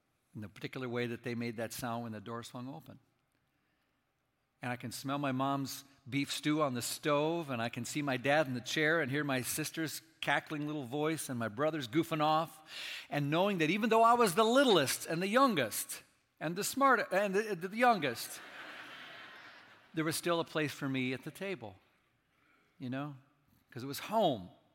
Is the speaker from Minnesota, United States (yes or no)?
yes; Minneapolis, Minnesota, United States; I'm thinking now of the one I did some growing up in Minneapolis.